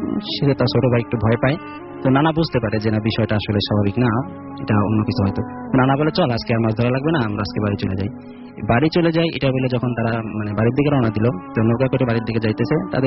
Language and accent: Bangla; Kotalipara, Dhaka Division, Bangladesh; now in Dhaka, Bangladesh